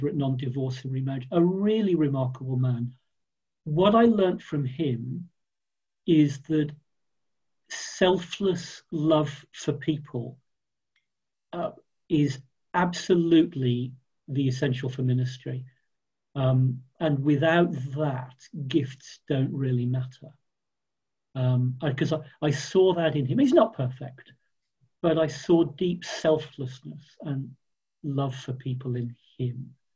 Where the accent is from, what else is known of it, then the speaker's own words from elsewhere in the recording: Solihull, West Midlands, United Kingdom; I grew up in Solihull, on the edge of Birmingham, so Midlands is home, but moved around a bit, different parts of the country as an adult. I don't come from a Christian home, so not brought up as a Christian.